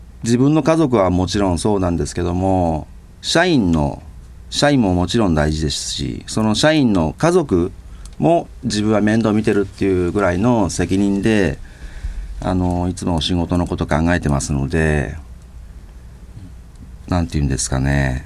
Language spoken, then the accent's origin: Japanese; Fujieda, Shizuoka, Japan; 私藤枝の方で生まれまして、小学校中学校、もう藤枝で、過ごしてきたもんですから